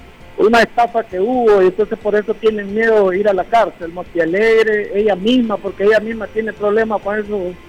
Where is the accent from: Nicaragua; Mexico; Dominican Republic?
Nicaragua; Matagalpa; soy de Matagalpa